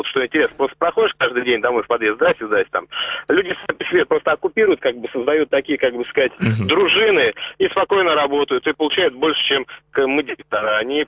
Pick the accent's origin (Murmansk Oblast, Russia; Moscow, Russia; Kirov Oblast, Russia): Moscow, Russia; все, я думаю, как и я, москвичи, относимся к ним негативно.